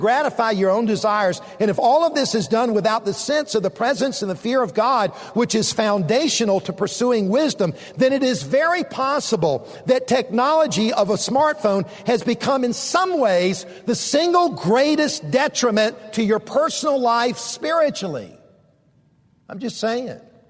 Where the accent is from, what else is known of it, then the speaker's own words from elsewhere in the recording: the South, United States; I grew up in the South. We learn how to treat people better than that.